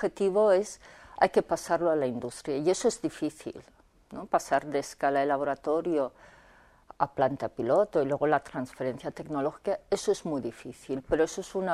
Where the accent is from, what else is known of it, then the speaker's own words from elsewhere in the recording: Vitoria, Basque Country, Spain; yo soy de Vitoria, del País Vasco, allí tuve un profesor de física